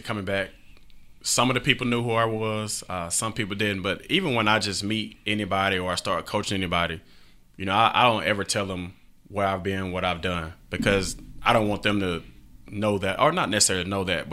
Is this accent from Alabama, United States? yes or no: no; Rock Springs, Wyoming, United States; I grew up in Rock Springs. I didn't come from, you know, everything.